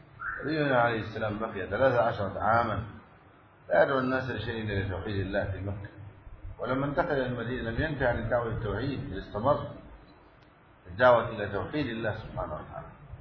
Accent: Egypt

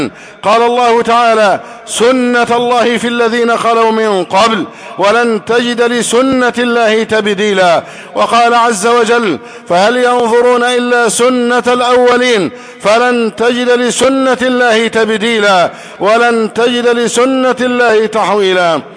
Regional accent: Egypt; بلدنا مصر

